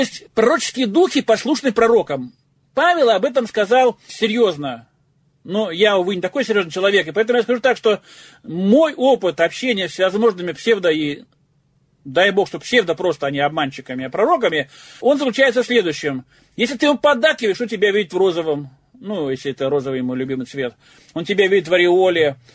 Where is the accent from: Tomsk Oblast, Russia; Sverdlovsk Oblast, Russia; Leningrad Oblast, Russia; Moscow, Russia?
Tomsk Oblast, Russia; Tomsk; потому что я томич, сибиряк, сибировчанин, еще хуже.